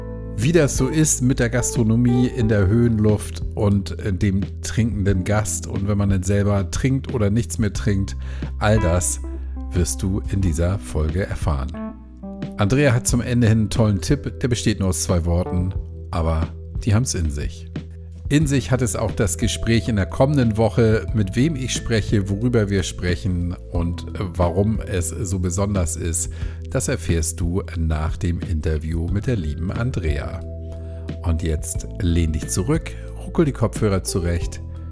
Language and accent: German; Hamburg, Germany; Als Norddeutscher, ich komme ja aus Hamburg, lebe ja in Hamburg